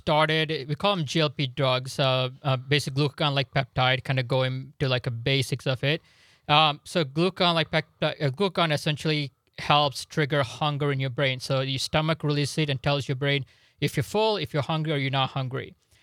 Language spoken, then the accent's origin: English; Cincinnati, Ohio, United States; moved away as an adult; now in Wisconsin, United States; So we're not from Wisconsin. You know, I grew up in Cincinnati, went to med school in Florida, trained in Mississippi.